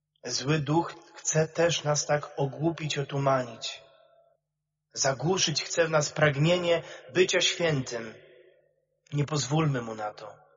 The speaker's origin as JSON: {"language": "Polish", "town": "Rzeszów", "region": "Subcarpathian Voivodeship", "country": "Poland", "said": "z jednego bloku jesteśmy, z Rzeszowa."}